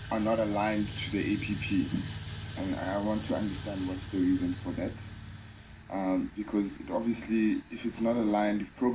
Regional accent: Eastern Cape, South Africa; the Eastern Cape, I'm from the Eastern Cape

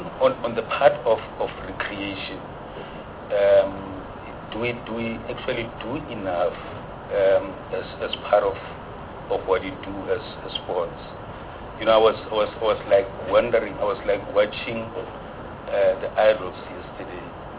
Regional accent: North West, South Africa; I'm from the Northwest. I don't know him. I'm from the Northwest.

